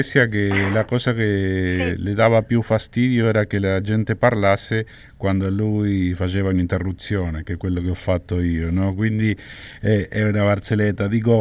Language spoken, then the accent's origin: Italian; Argentina; come argentino, speaker della radio argentina